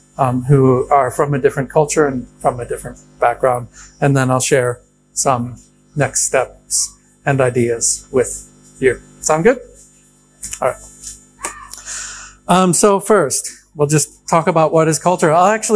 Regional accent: United States; As you probably are aware from the moment I opened up my mouth, if you didn't read the bio, I'm originally from the United States.

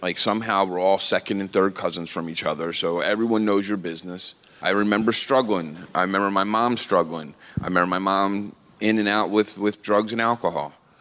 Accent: Philadelphia, Pennsylvania, United States; I'm from South Philadelphia. I was born and raised actually in an all-Irish Catholic neighborhood in a pretty hard little part of Philly.

